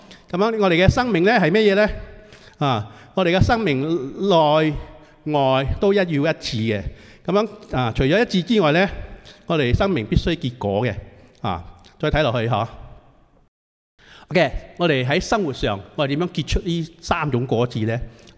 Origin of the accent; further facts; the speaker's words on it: Singapore; 弟兄姊妹，我哋新加坡人好中意食咩啊？